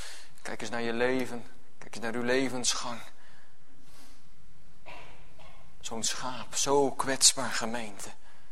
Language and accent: Dutch; Gelderland, Netherlands; Ik kom zelf van de Veluwe.